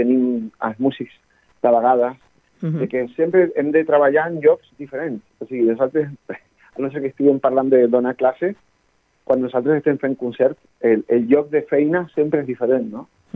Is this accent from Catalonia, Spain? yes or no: no; Canary Islands, Spain; jo soc de Canàries i ara tenim una situació geogràfica molt especial